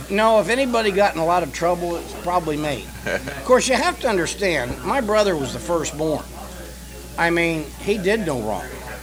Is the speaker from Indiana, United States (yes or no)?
yes; Muncie, Indiana, United States; I'm from Muncie, Indiana.